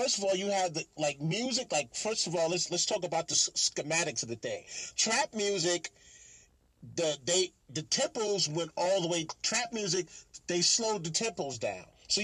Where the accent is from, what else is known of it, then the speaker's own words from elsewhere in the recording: New York, United States; I'm from New York, you from Chicago.